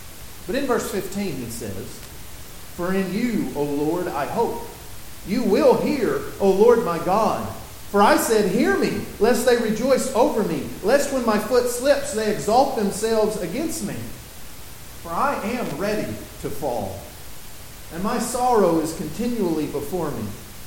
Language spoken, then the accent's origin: English; Texas, United States; moved away as an adult; I grew up in West Texas, out near Lubbock. And so I didn't learn how to swim until I was 18 years old and I moved to Florida